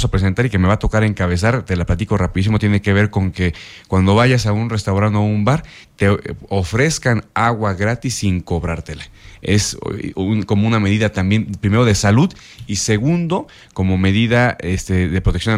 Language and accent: Spanish; Jalpan, Querétaro, Mexico; Yo el fin de semana estuve en Jalpan, yo soy de Jalpan